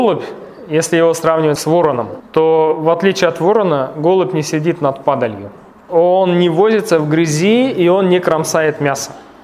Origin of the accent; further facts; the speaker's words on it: Zarafshan, Navoiy Region, Uzbekistan; мы родились в Заравшане, выросли в пустыне, физкультура проходила в пустыне